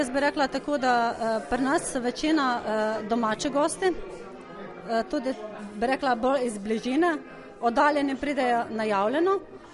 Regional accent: Styria, Slovenia; Ja, Štajerci smo znali narediti druženja, smo se znali poveseliti in je bilo več tega.

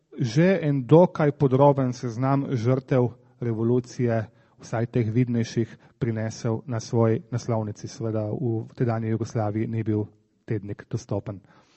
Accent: Slovenian Littoral, Slovenia; kajti Primorci smo živeli relativno blizu meje

